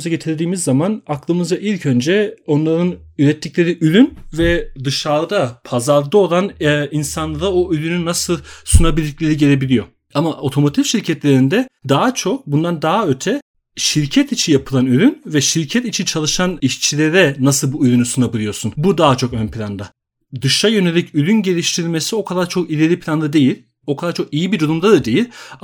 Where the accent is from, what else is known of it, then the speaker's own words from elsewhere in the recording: Istanbul, Turkey; now in Stuttgart, Germany; Ben İstanbul'da doğup büyüdüm. Yani Almanya Stuttgart'ta yaşıyorum şimdi ama İstanbul'da doğup büyüdüm ve 2002'de Almanya'ya geldim.